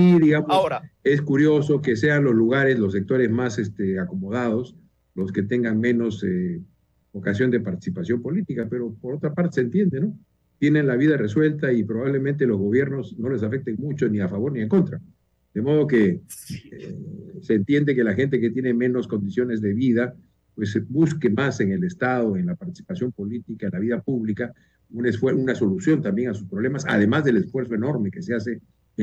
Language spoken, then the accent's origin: Spanish; Arequipa, Peru; para Arequipa, mi tierra, tanto que la necesita.